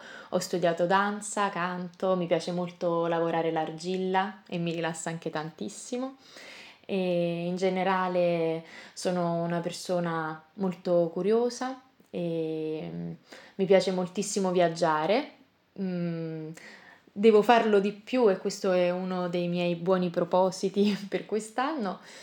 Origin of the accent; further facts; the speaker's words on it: Naples, Campania, Italy; ho 27 anni e sono napoletana.